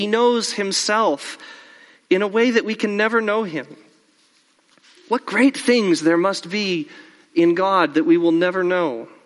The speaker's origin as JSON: {"language": "English", "region": "Arizona", "country": "United States", "tie": "born or raised there", "said": "Growing up in Arizona, I never made it to the beach until I was, I think, in high school was the first time I saw the ocean."}